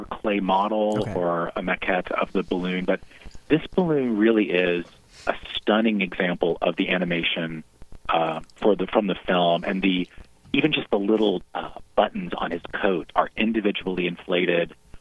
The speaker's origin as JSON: {"language": "English", "region": "Georgia", "country": "United States", "tie": "born or raised there", "said": "I grew up in South Georgia, and I watched the parade every morning with my grandmother and my mother"}